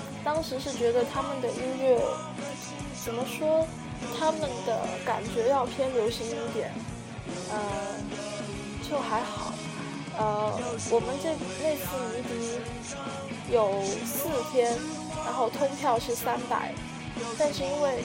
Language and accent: Chinese; Guizhou, China; 那是我们贵州这边的一个本地乐队